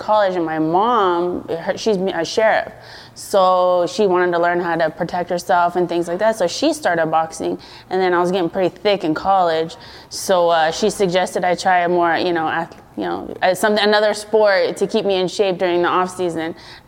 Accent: Victorville, California, United States; I'm from Victorville, California.

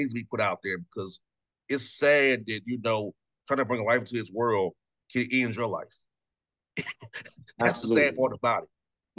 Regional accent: Atlanta, Georgia, United States; I know where I grew up in Atlanta. I showed you when I had your car with me. I grew up in Atlanta.

